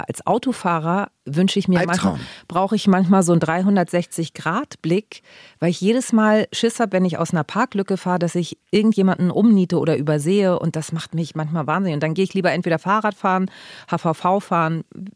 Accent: Harburg, Hamburg, Germany; ich komme ja ursprünglich aus Harburg

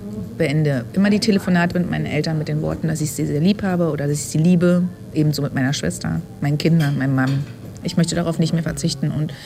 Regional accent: Berlin, Germany; Ich bin Berlinerin, 43 Jahre alt

